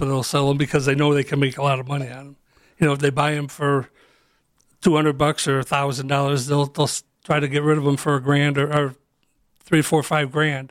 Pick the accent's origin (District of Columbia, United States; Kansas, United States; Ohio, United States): Ohio, United States; Lakewood; now in Cleveland, United States; Yes, I'm born and raised Lakewood. I grew up in Lakewood and then moved to Cleveland.